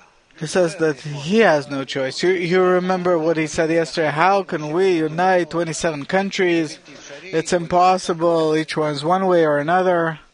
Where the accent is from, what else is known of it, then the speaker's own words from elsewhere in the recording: Naples, Campania, Italy; I'm from Naples. And I wanted to ask you a question. In Naples, we're living in a very unique reality.